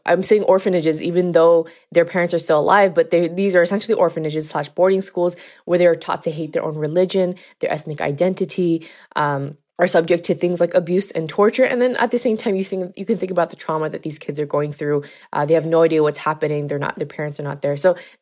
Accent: United States; I'm being born and raised in the States.

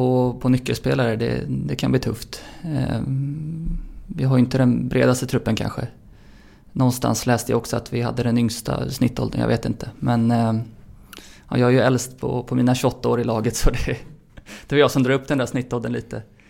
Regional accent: Stockholm, Stockholm County, Sweden; jag är uppväxt i Stockholm

